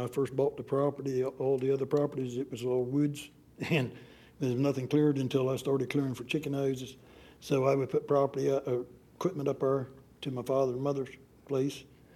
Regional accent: Waste Neck, United States; born there; Well, I was born down Waste Neck, about 3 miles from where I presently live right now.

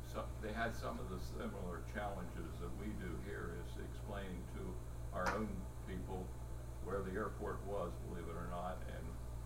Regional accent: Front Royal, Virginia, United States; I come from Front Royal.

